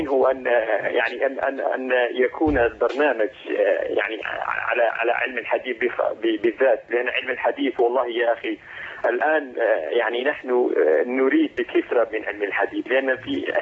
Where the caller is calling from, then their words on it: Bradford, Yorkshire and the Humber, United Kingdom; من مدينة برادفورد